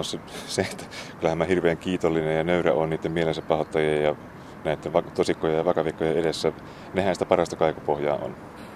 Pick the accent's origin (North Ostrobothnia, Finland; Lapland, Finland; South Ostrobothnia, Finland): South Ostrobothnia, Finland; Jalasjärvi; now in Kymenlaakso, Finland; mä oon alun perin kotoisin Etelä-Pohjanmaalta Jalasjärveltä. Ja oon jotenkin valunnut tänne Kaakkois-Suomeen tai Itä-Suomeen